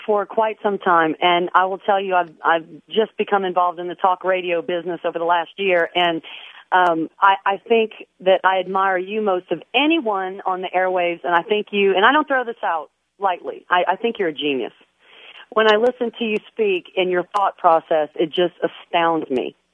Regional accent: New Orleans, Louisiana, United States; now in Lafayette, United States; No, I'm in Lafayette, Louisiana. And I have lived in Lafayette for about 18 or 19 years. I'm originally from New Orleans, but our family did travel, and my dad was with the oil field, so we were around the country quite a bit.

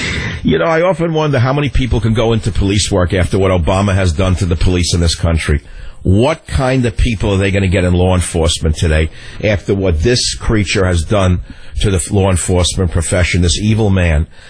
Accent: San Francisco, California, United States; Jonathan on KSFO in my hometown of San Francisco.

